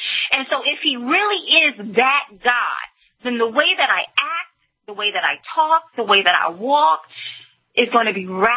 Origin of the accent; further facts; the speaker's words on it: Alabama, United States; Only an American can you come from a pig farm in southern Alabama and be able to do basically anything.